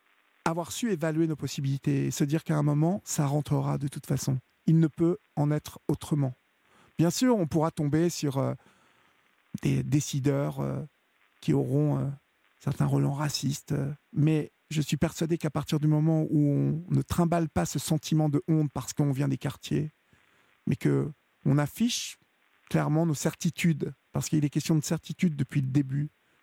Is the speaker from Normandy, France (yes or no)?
yes; Évreux, Normandy, France; je suis normand. C'est pour ça que je vous ai dit Évreux tout à l'heure. Mais je suis né dans une petite ville de province et j'ai su aussi, moi, petit bouseux d'Évreux